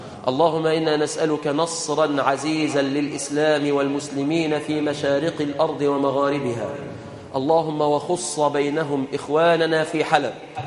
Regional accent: Egypt; اللهم احفظ بلادنا مصر عزيزة قوية

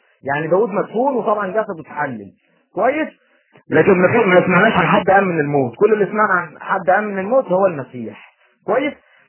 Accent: Egypt; انا شايف ان انت مصري وانا برضو مصري

